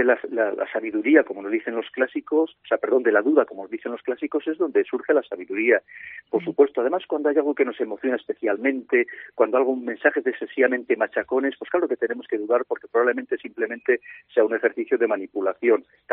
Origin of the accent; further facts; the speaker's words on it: León, Castile and León, Spain; encantado de estar de nuevo aquí en mi tierra, en mi querida ciudad de León